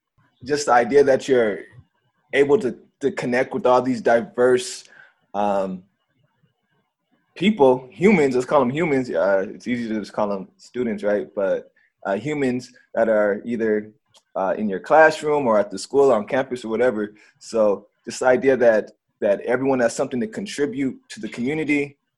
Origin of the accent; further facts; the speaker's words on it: Pomona, California, United States; And I have the privilege to move back to my hometown of Pomona, and that's where I'm at right now.